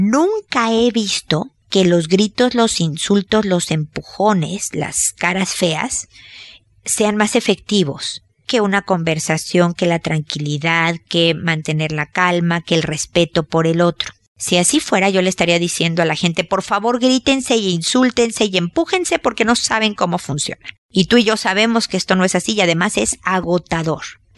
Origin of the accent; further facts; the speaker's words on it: Mexico; como decimos en mi tierra, México